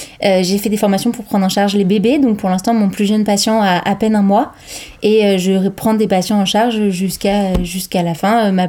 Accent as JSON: {"language": "French", "town": "Paris", "region": "Île-de-France", "country": "France", "tie": "born or raised there", "moved": "as an adult", "lives_now": "Aubusson, France", "said": "moi je suis creusoise d'origine, en tout cas ma famille est creusoise, mais j'ai grandi à Paris et fait mes études dans une école à Paris. Et je suis revenue en Creuse dès que j'ai été diplômée"}